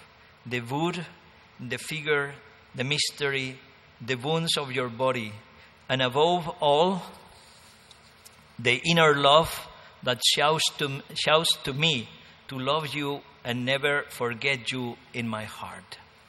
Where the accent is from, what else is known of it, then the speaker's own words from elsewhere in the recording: Spain; English is a second language; You can see that I'm from Spain, always quoting Spanish saints.